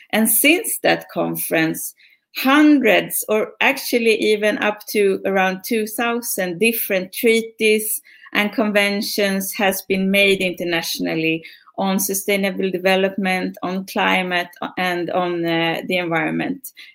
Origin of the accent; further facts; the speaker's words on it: Stockholm, Stockholm County, Sweden; I am from Stockholm, Sweden.